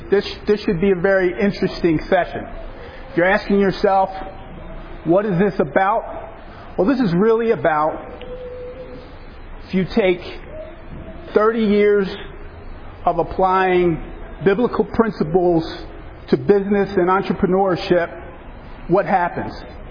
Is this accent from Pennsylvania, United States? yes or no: yes; West Chester, Pennsylvania, United States; I'm here with my daughter, Alicia. We're from Westchester, Pennsylvania.